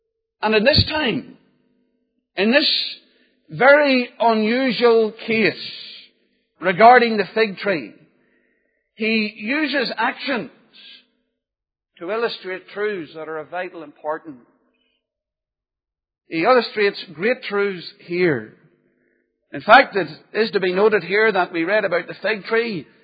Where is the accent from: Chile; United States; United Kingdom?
United Kingdom; Northern Ireland; I come from County Armagh, originally near Loch Gall, where there are many orchards.